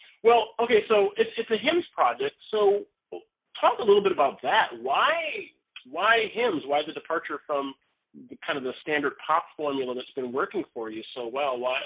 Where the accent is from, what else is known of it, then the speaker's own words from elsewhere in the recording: Detroit, Michigan, United States; I'm from Motown. Currently sitting in Motown